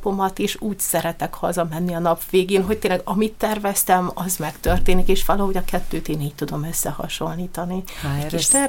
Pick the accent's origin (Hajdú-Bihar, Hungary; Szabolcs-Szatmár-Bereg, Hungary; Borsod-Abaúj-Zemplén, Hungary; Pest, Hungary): Borsod-Abaúj-Zemplén, Hungary; Miskolc; és aztán természetesen miskolciként elkezdtem utána